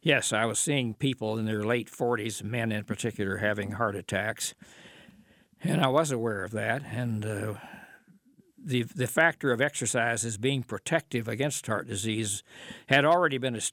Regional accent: Paducah, Kentucky, United States; I told her I wanted to ride to my hometown, which was Paducah, Kentucky.

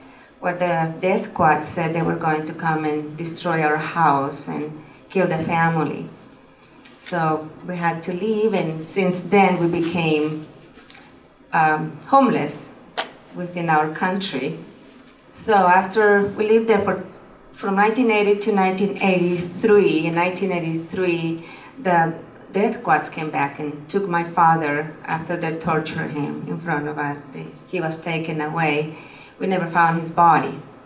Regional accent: El Salvador; as many of you know. I'm from El Salvador.

